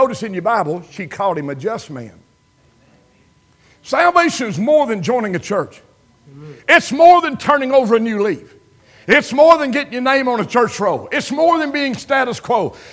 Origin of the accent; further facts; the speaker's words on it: Crab Orchard, Kentucky, United States; moved away as an adult; But I'm a hometowner. I'm from Crab Orchard, Kentucky. I've been gone 55 years or something like that in my life.